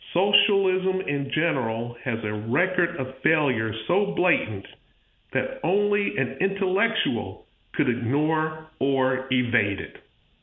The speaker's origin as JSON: {"language": "English", "town": "Pensacola", "region": "Florida", "country": "United States", "said": "I'm from Pensacola, Florida. I'm a former member of the Florida State House."}